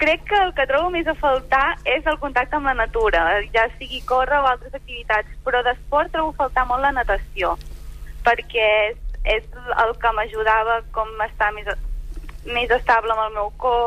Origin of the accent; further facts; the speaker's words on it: Santa Coloma de Farners, Catalonia, Spain; Soc de Santa Coloma, sí.